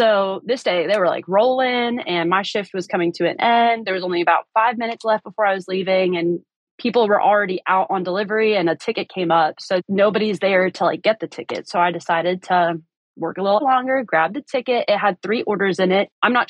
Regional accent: Virginia, United States; So I'm from Northern Virginia, and there's Virginia, and there's Northern Virginia. So we're like the 30 minutes outside of DC, and yes, it's more metropolitan.

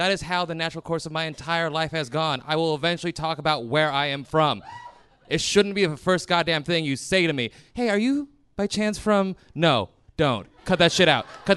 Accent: Ohio, United States; I will say I'm from Ohio every single time.

